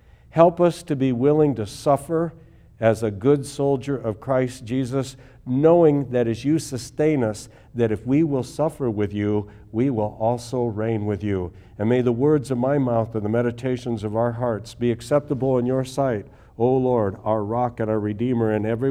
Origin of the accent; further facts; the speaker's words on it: Iowa, United States; I have to say that because I'm from Iowa, and whenever we went north in Minnesota to go fishing, everybody said, from Iowa, what are you fishing, bullheads up here?